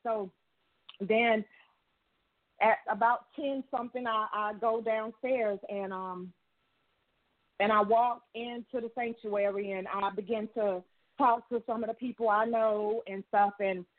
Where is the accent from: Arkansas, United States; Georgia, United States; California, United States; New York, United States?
Georgia, United States; But I'm from Georgia. I'm sure most of you have heard me.